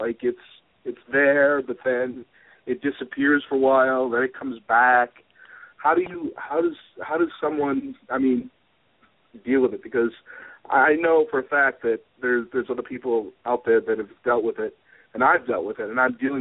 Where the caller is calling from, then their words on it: West Coast, United States; I'm calling from the West Coast.